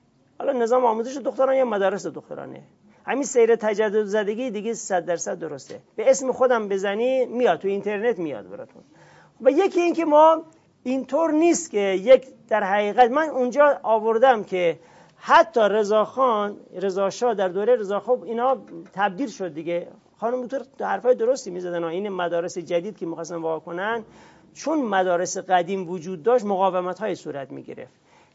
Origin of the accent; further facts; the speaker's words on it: Iran; و ما ایرانی ها چون با گلستان سعدی زبان یاد گرفتیم، لهجمون همه شده گلستان سعدی.